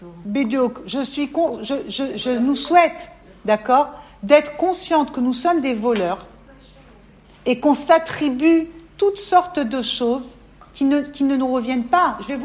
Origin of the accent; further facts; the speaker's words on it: Paris, Île-de-France, France; On vient toutes de Paris avec nos familles qui nous ont appris comme ils ont pu. On vient toutes de très loin.